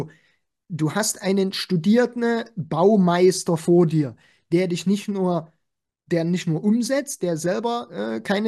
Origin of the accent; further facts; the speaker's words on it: East Germany, Germany; der Steven ist aus dem Osten, ich bin aus dem Osten